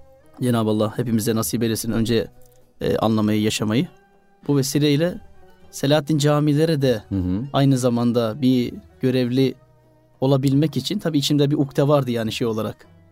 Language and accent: Turkish; Kırkağaç, Manisa, Turkey; born there; 1994 Manisa Kırkağaç doğumluyum.